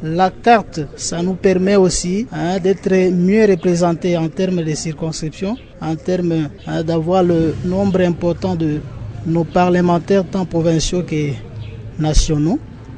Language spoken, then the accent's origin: French; DR Congo; je dois avoir ma carte, je suis Congolais.